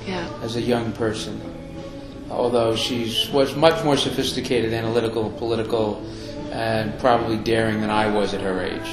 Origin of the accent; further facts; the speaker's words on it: United States; I grew up in the late 60s, early 70s against the backdrop of Vietnam.